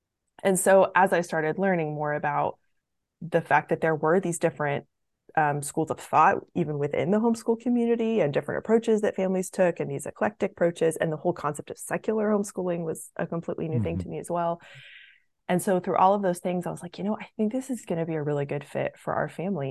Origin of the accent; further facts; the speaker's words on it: Memphis, Tennessee, United States; the five of us live in a very small rural town in West Tennessee, and I'm originally from the Memphis area, so Memphis is the closest big city to where we live.